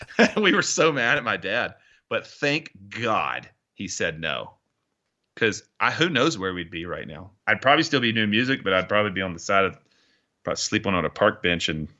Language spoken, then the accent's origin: English; Augusta, Georgia, United States; Yeah, originally Augusta, Georgia. Yeah, home of the Masters.